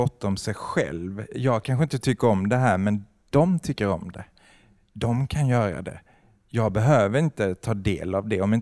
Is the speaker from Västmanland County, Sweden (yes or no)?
no; Malmö, Skåne, Sweden; Alltså, vi kommer ju från Malmö och älskar Malmö för dess mångkultur.